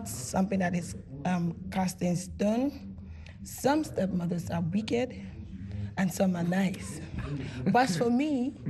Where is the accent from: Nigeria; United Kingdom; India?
Nigeria; Growing up in Nigeria, I've seen a lot of that.